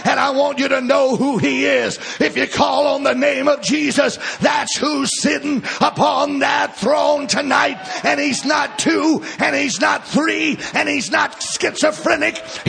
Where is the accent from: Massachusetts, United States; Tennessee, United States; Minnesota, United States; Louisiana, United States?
Louisiana, United States; Baton Rouge; I'm from Baton Rouge. I can talk about it.